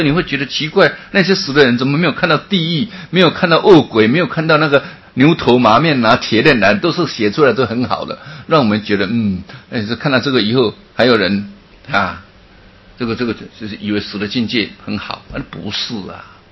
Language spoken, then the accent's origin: Chinese; Taiwan; 哎，我们台湾人 也很不得了